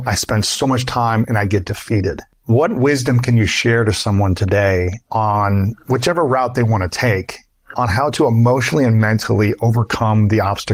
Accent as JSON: {"language": "English", "region": "Midwest", "country": "United States", "said": "I'm from the Midwest, so I'm just kind of like welcoming most of the time."}